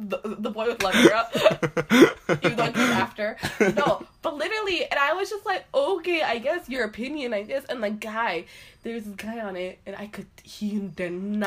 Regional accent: Ireland; I'm Irish.

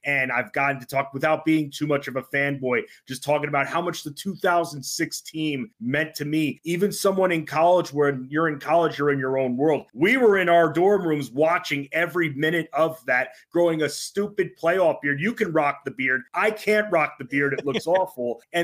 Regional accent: New York, United States; growing up in New York, where I grew up on Long Island on the North Shore, everyone's a Yankee fan.

